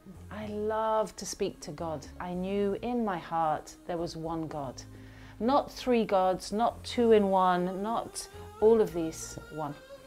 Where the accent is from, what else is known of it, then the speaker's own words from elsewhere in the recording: United Kingdom; I am a British journalist, broadcaster, and human rights activist.